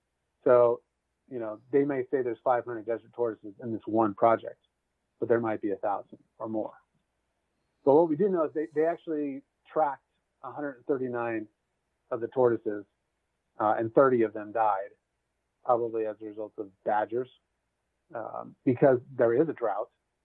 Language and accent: English; Illinois, United States; probably where you live or where I grew up in Illinois.